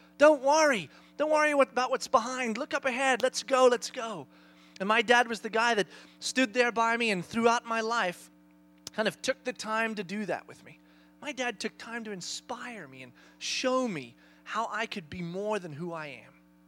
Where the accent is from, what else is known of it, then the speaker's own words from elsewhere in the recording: South Africa; now in United States; we left South Africa. As many of you guys know, we grew up in South Africa. We left South Africa to come here to the U.S.